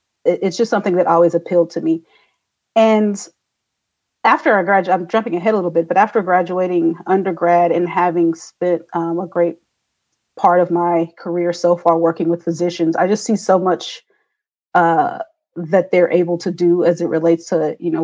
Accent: Oklahoma, United States; born or raised there; also born or lived in Wichita, Kansas

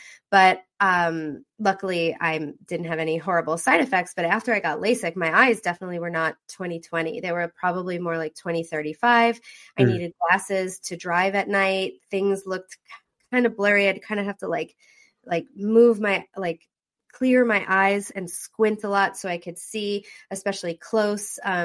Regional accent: Long Island, New York, United States; So when I was little, I grew up on Long Island and we lived 10 minutes away from the beach.

